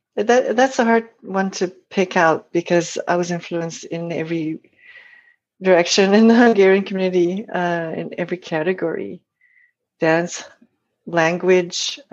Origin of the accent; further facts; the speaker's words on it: Montreal, Quebec, Canada; now in Vancouver, Canada; We grew up in Montreal. My sisters and I were four in the family. Yeah. We all grew up in Montreal. And then I moved to Vancouver 25 years ago.